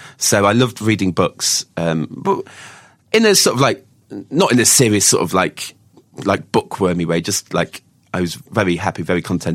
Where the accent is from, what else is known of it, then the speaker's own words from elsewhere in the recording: Brigg, Yorkshire and the Humber, United Kingdom; moved away as an adult; now in Norwich, United Kingdom; A little town called Brigg in Lincolnshire, about half an hour from Lincoln.